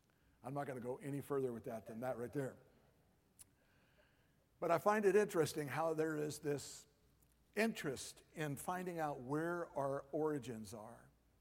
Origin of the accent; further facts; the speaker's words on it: United Kingdom; I not only am Scottish, but I'm English too